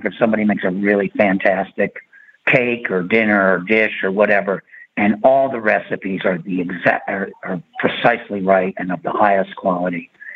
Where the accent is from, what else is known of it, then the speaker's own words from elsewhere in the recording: New York, United States; And then all of a sudden, I'm a New Yorker.